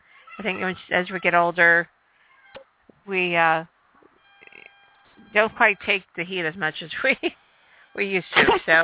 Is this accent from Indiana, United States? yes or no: no; Toledo, Ohio, United States; No. I was born in Ohio.